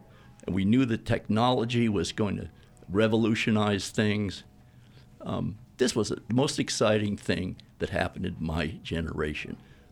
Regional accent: the South, United States; I was raised in the South, so I never expected to see that happen.

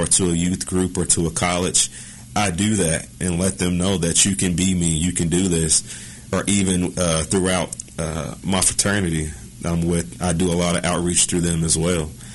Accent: Kansas City, Missouri, United States; I'm born and raised in Kansas City.

